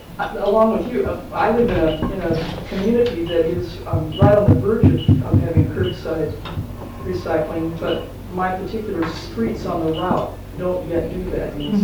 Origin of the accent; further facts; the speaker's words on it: Los Angeles, California, United States; I'm from Los Angeles.